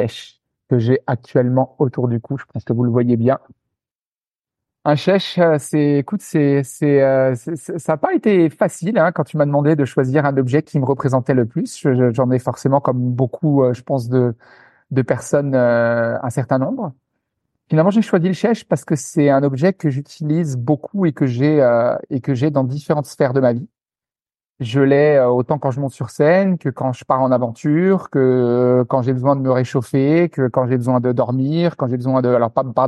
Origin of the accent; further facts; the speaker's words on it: Grand Est, France; moi, je suis alsacien d'origine, donc j'ai grandi dans l'est de la France, dans une région absolument sublime, comme je le dis souvent.